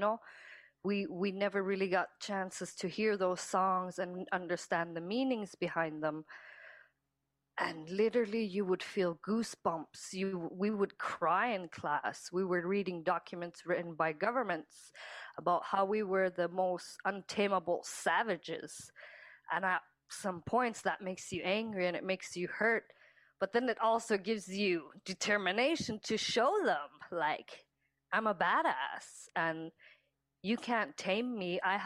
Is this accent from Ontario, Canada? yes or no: no; Kuujjuaq, Quebec, Canada; now in Montreal, Canada; I'm originally from Kutchuk. I moved to Montreal about 2 years ago